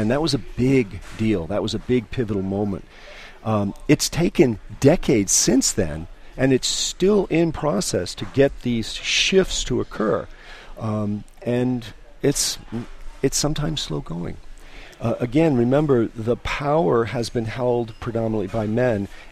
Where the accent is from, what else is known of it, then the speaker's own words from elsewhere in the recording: Maine, United States; I'm from Maine originally